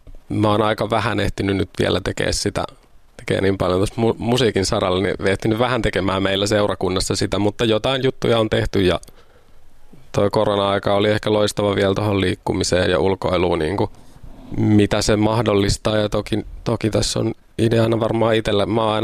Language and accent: Finnish; Lahti, Päijät-Häme, Finland; born there; olen syntynyt Lahdessa ja lähdin opiskelemaan Helsinkiin ja Pietariin, mutta sitten palasin niin kuin muusikkona, keskipiste oli Lahti